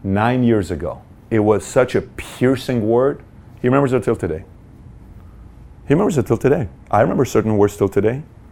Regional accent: Iran; I grew up in Iran. I was homeless for quite some time before joining the military.

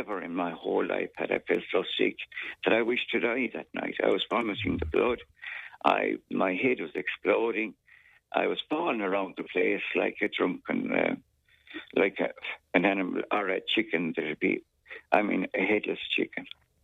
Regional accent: Munster, Ireland; I'm from Clare originally, Stornbarne.

